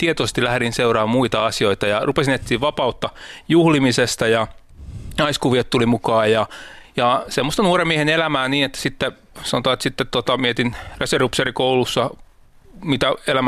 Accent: Kihniö, Pirkanmaa, Finland; mä oon syntynyt siellä Kihniössä vuonna 85 kristittyyn kotiin ja kasvoin siis kodissa, että vanhemmat oli tullut vuonna 81 uskoon.

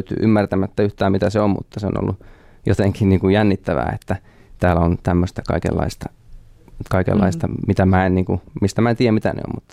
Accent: Ullava, Central Ostrobothnia, Finland; Se on tuolla Ullavassa Keski-Pohjanmaalla ja Ullava on siis nykyään osa Kokkolaa, että varmaan se paremmin sijoittuu kartalle monella. semmoinen pieni 1000 asukkaan paikkakunta. Siellä on kasvanut.

